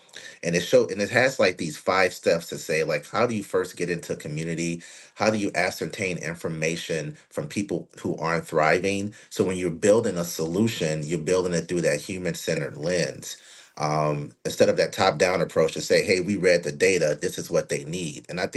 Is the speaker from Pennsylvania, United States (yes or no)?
no; Chicago, Illinois, United States; because of the social constraints that I grew up in Chicago, I was not as prepared as some other folks for the college experience.